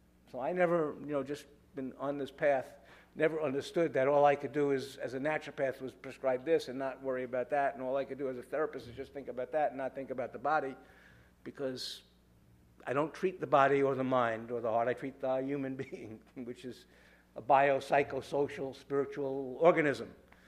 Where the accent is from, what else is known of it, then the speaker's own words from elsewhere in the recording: New York, United States; I've tried my whole life as a New Yorker, and it doesn't work.